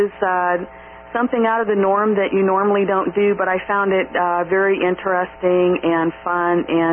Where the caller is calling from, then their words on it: Columbus, Ohio, United States; Hi, Kevin. … from Columbus.